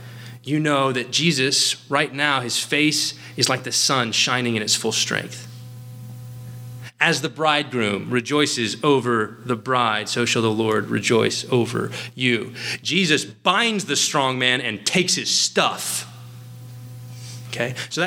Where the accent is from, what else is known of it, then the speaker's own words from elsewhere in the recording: Texas, United States; I'm from Texas. I just got married.